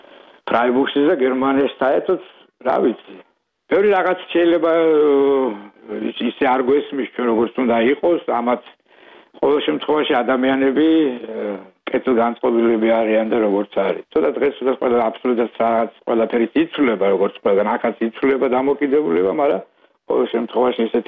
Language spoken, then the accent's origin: Georgian; Tsinandali, Kakheti, Georgia; born or raised there; now in Freiburg, Germany